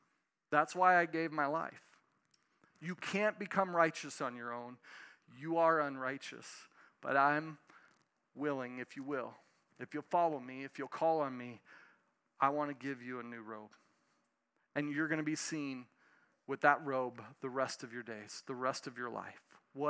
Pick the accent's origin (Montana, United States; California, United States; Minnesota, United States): Montana, United States; Helena; When I grew up here in Helena, as a little kid, my dad would take us to the racetrack.